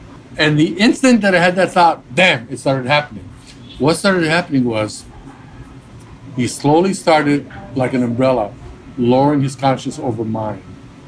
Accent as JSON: {"language": "English", "region": "California", "country": "United States", "said": "I said, \"Pan, I'm a musician from California."}